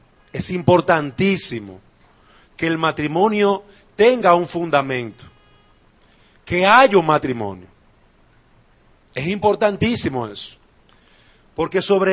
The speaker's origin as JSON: {"language": "Spanish", "country": "Dominican Republic", "said": "en el caso nuestro como dominicanos, nuestra constitución se cambió"}